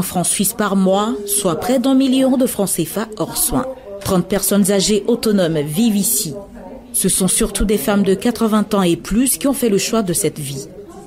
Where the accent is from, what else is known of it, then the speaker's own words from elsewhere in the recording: Côte d’Ivoire; Chez nous, en Côte d'Ivoire, par exemple, quand on vieillit, on reste toujours en famille avec ses petits-enfants